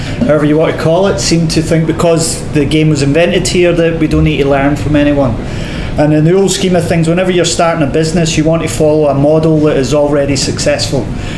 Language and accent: English; Scotland, United Kingdom; and I'm going to say this loosely being a Scotsman